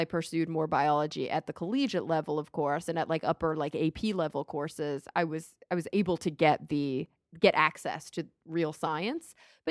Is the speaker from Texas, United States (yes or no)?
yes; Plano, Texas, United States; I grew up in Plano, Texas, which is a suburb of Dallas.